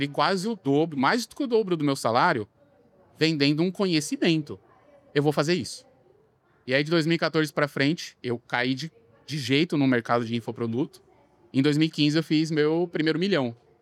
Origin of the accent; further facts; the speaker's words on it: Northeast Region, Brazil; now in São Paulo, Brazil; como eu sou nordestino, vim da periferia de São Paulo